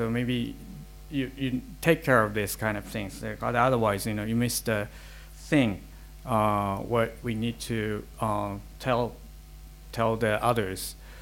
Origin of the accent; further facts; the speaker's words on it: Japan; from Japan.